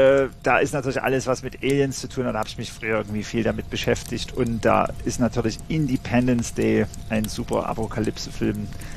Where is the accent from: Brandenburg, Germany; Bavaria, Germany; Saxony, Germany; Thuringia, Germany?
Saxony, Germany; Bad Schandau; also born or lived in Radmannsdorf; Ja, ich bin ja in Bad Schandau groß geworden und dann in Radmannsdorf.